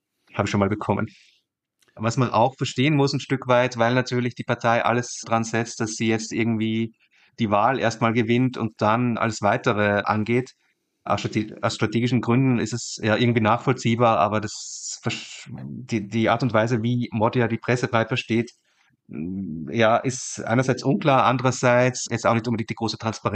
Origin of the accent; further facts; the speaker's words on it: Austria; also ich bin Österreicher, wie man hört